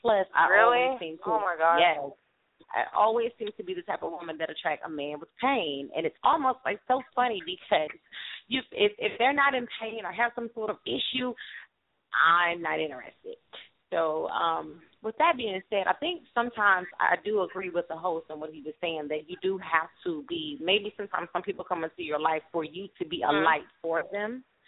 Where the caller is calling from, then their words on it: Georgia, United States; I'm calling in from Georgia.